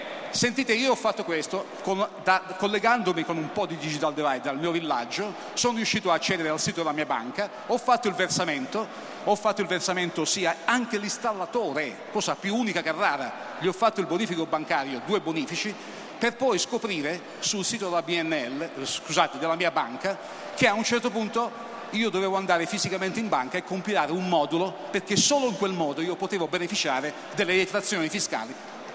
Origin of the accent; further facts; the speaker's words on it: Apulia, Italy; born there; qui ci sono nato in Puglia, qui vivo e devo molto della mia attività, e in Sardegna passo da 20 anni le mie vacanze